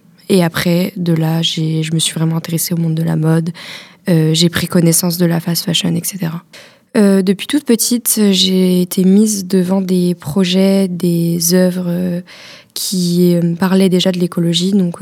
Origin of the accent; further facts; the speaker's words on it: Rennes, Brittany, France; now in Brussels, Belgium; j'ai 21 ans et je suis originaire de Rennes, bien qu'en ce moment j'habite à Bruxelles.